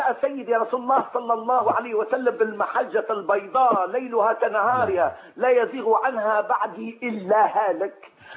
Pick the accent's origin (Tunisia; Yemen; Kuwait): Tunisia; من تونس، جزاكم الله خير وكفاكم الله شر